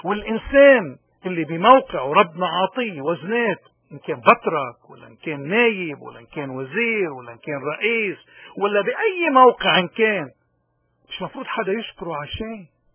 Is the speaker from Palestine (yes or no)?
no; Lebanon; لأنه نحن لبنانية ما نحكي إلا بالقتل